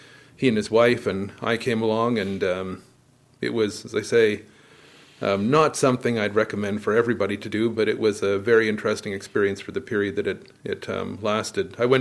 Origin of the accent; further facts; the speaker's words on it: Ottawa, Ontario, Canada; also born or lived in Montreal; And I grew up in Ottawa, actually born in Montreal, but grew up in Ottawa.